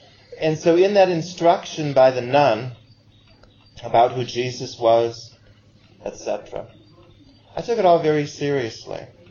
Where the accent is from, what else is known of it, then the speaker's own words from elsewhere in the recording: Buffalo, New York, United States; born there; I was born in Buffalo, New York, which is a terrible place to be born, really.